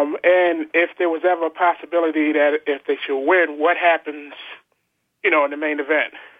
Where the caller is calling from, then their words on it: Baltimore, Maryland, United States; from Baltimore.